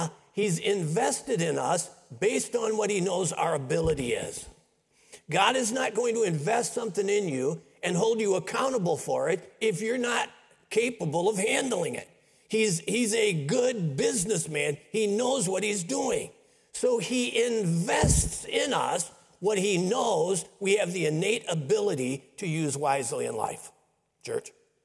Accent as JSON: {"language": "English", "region": "Midwest", "country": "United States", "tie": "born or raised there", "said": "I grew up in Middle West schools, and the schools I went to, they were all public schools, but they were great schools."}